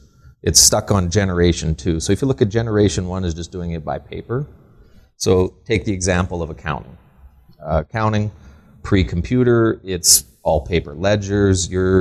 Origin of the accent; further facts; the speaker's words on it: Bentley, Alberta, Canada; I'm from Bentley, Alberta, small town in between Sylvan and Gull Lake.